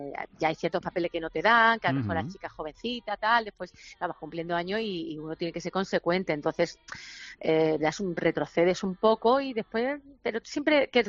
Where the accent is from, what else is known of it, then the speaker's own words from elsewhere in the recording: Málaga, Andalusia, Spain; te quiero decir que no somos dos malagueños, somos tres.